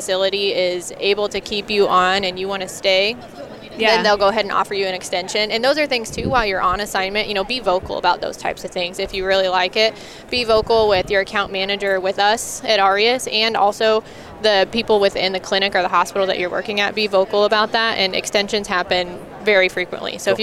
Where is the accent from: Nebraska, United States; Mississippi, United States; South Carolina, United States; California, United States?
Nebraska, United States; So I was also born and raised in Nebraska. Actually, I grew up in a town of 400 people